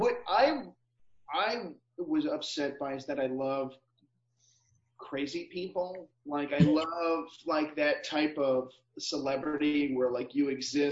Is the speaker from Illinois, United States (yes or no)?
yes; Illinois, United States; I'm from Illinois, but I consider myself a Minnesotan.